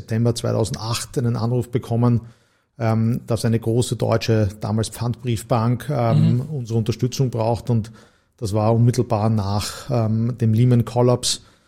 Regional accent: Styria, Austria; Also wir sind beide Steirer und haben in Graz zu studieren begonnen

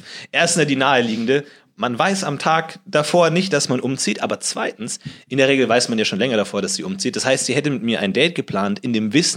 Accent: Munich, Bavaria, Germany; now in Berlin, Germany; Ich komme aus München eigentlich.

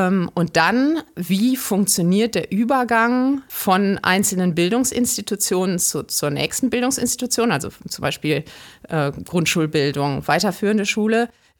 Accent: Cologne, North Rhine-Westphalia, Germany; Und ich bin ursprünglich Kölnerin tatsächlich. Das ist selten in der Wissenschaft. Ich lebe mit meiner Familie hier in Köln-Sülz

